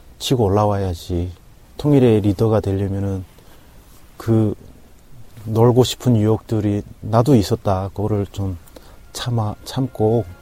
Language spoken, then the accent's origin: Korean; North Korea; 북한에서 왔다라고 했을 때는